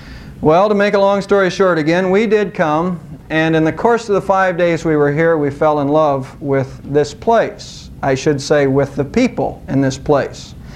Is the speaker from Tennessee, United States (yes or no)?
no; Savannah, Ohio, United States; My hometown is Savannah, Ohio.